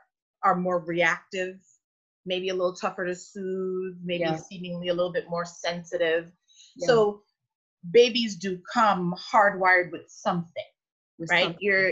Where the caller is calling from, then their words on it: St. Vincent & Grenadines; So I actually came back over to St. Vincent to be close to my parents. Okay. So I'm actually calling from St. Vincent today.